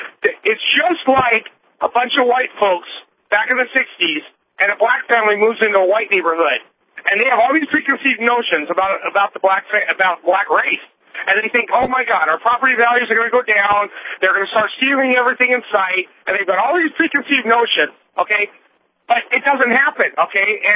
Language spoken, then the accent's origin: English; West Coast, United States; I'm from the West Coast.